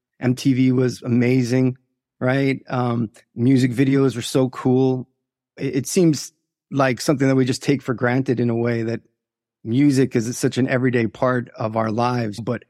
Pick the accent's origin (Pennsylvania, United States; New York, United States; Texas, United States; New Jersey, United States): New York, United States; Long Island; I was born in Long Island, New York, and was raised by two Irish immigrants who came to New York and opened bars. So I was raised in a bar family.